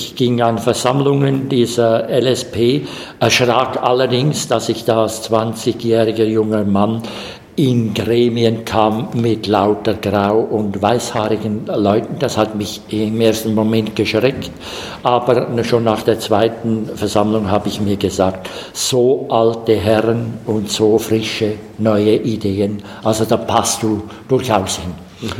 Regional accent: Zurich, Switzerland; Ich komme aus der Schweiz, aus der Umgebung von Zürich, bin knapp 63 Jahre alt.

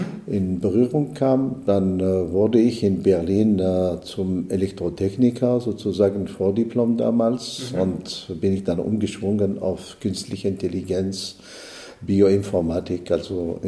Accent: Algeria; German is a second language; Ich habe in Berlin studiert. Ich komme aus Algerien.

